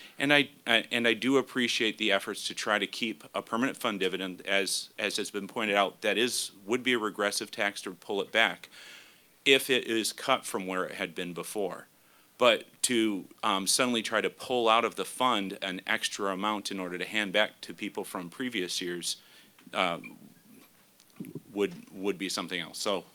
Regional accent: Michigan, United States; I returned back to my home state in Michigan

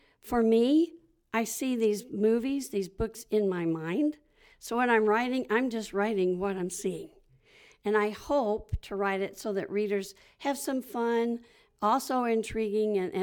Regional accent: Texas, United States; now in Twin Cities, United States; I grew up in Texas, but I live in the Twin Cities area.

